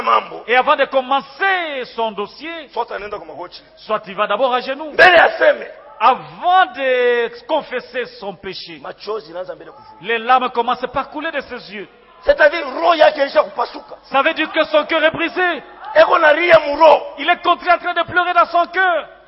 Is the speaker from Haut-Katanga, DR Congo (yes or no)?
yes; Likasi, Haut-Katanga, DR Congo; Non, je suis de Likasi. Je suis villageois de Likasi.